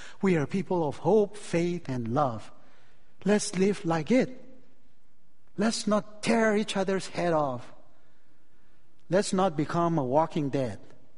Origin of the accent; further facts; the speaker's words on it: Chicago, Illinois, United States; also born or lived in Indiana / Michigan; So I'm from Midwest. I started in Chicago, so I'm like a Chicagoan.